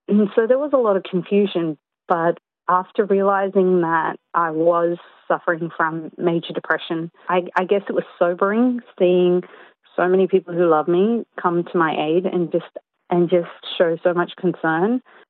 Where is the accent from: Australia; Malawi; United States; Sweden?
Australia; In my mind, growing up in Australia, I always thought that concept was ridiculous.